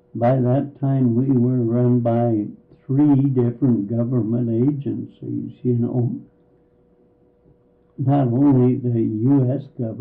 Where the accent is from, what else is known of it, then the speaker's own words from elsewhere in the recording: Kirkland, Washington, United States; born there; Well, I was born in Kirkland, Washington.